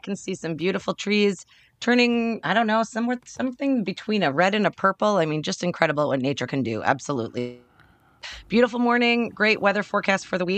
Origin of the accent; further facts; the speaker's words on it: Madison, Wisconsin, United States; So I grew up in Madison.